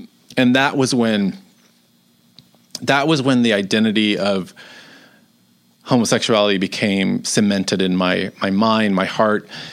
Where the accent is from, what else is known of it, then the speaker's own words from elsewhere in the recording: Dallas, Texas, United States; So I grew up in Dallas, Texas